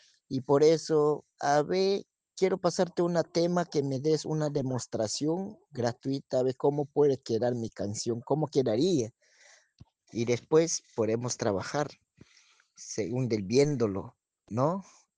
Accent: Chachapoyas, Amazonas, Peru; Yo soy de Chachapoyas, yo soy de Chachapoyas

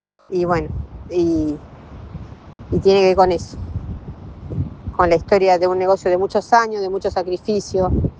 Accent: Necochea, Buenos Aires Province, Argentina; somos de Necochea

